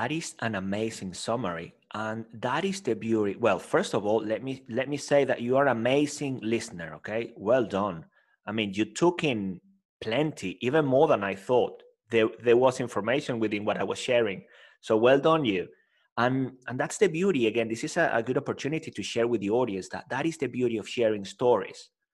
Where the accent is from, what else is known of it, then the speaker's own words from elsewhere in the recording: Venezuela; moved away as an adult; also born or lived in Spain; So I left my home country, Venezuela, and I first moved to Spain.